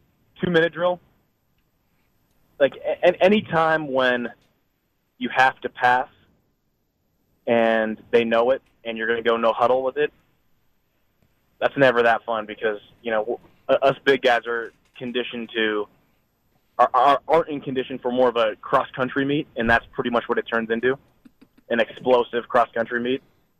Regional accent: California, United States; I grew up in the Bay Area, so I'm a Giants fan

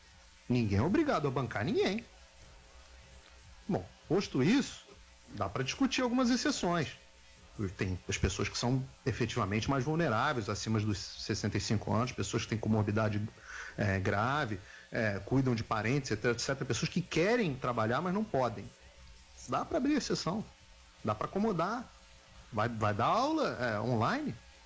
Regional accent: Rio de Janeiro, Brazil; Eu sou carioca

